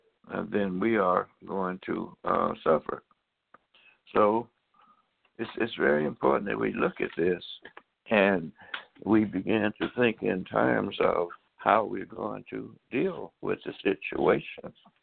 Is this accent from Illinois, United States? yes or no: no; Tuskegee, Alabama, United States; I remember as a young person when my hometown, which had a lot of educated people because we had the Tuskegee Institute College there